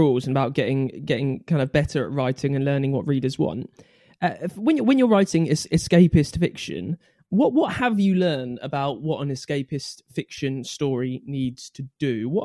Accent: United Kingdom; I'm British as well.

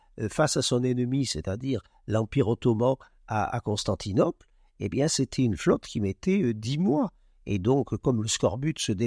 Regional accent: Corsica, France; je suis corse

